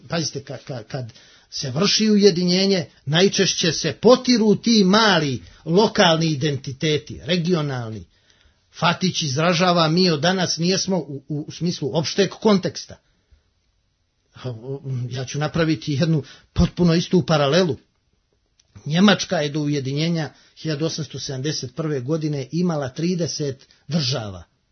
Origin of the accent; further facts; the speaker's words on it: Montenegro; Ja sam iz Katunske Enahije, ja nijesam normalno ni Bosanac, ni Hercegovac, nijesam ni Srbijanac, nijesam ni Vojvođanin Lala, nijesam ni Užičanin Era, nijesam ni Banijac, Kordunaš i tako dalje. Ja sam u regionalnom smislu Crnogorac i niko mi ne može oduzeti to.